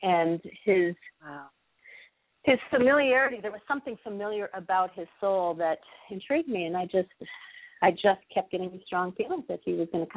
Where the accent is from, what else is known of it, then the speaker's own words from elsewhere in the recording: Richmond, Minnesota, United States; We were growing up in the Midwest in a small town, Richmond, Minnesota.